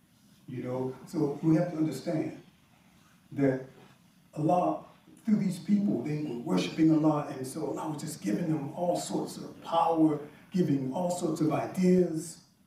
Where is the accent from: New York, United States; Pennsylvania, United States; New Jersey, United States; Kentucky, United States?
Pennsylvania, United States; Philadelphia; I'm from the Philadelphia area, and there were Muslims when I was growing up